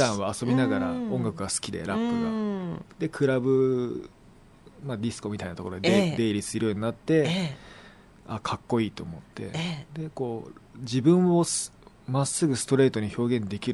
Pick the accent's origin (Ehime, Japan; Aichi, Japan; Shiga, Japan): Aichi, Japan; Komaki; 僕が地元が愛知県小牧市なんですけど、